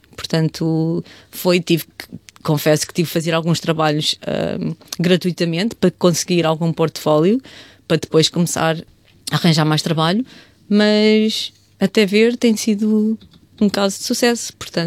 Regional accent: Barriosa, Guarda, Portugal; moved away as an adult; now in Lisbon, Portugal; Sou de uma aldeia da Serra da Estrela, do Conselho de Ceia, chamada Barriosa, mas desde que fui estudar para a universidade em Lisboa, acabei por ficar em Lisboa e nessa zona, principalmente à beira do mar, que eu gosto muito. E sim, sou de Portugal

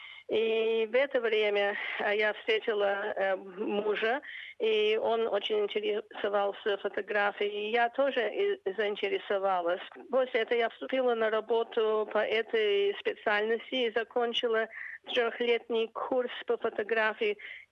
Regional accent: Australia; может, это мое русское происхождение. Я выросла в Австралии, но у меня очень много русского остается.

